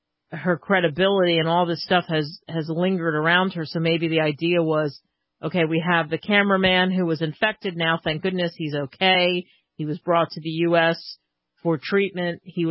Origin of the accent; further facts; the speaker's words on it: Northeast, United States; Because growing up in the Northeast, my mind was that's exactly what it was.